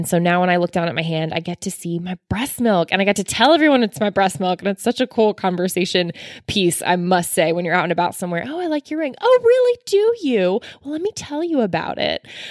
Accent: Florida, United States; And Florida connections, because I'm from Florida as well. So when we first talked, I was like, oh, yeah, another Floridian.

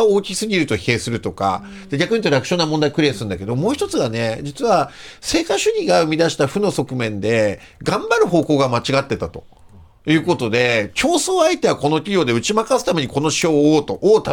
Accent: Sapporo, Hokkaido, Japan; 僕の地元で札幌オリンピックの同じ区内に会場があるんだけど、

